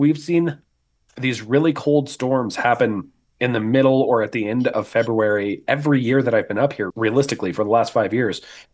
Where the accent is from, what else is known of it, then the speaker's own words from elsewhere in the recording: Colorado, United States; I grew up in Colorado. It's normal out there, but very light, fluffy snow.